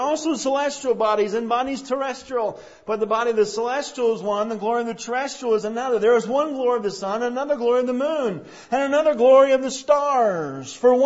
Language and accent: English; Idaho, United States; because we're from Idaho, right?